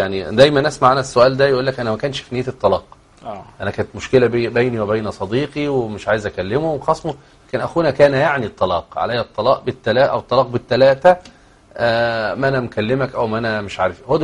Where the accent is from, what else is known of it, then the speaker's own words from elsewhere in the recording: Egypt; بعض الطيور يعني كما في الريف وفي القرى عندنا في مصر وفي بعض البلدان بيزغطوها